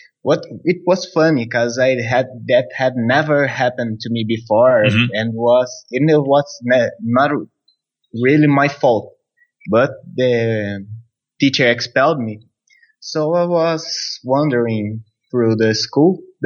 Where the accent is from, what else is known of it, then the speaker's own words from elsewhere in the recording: Lorena, São Paulo, Brazil; now in Pindamonhangaba, Brazil; No, I'm actually from Lorena, it's a small town near Pindamonhangaba, and I came here for work.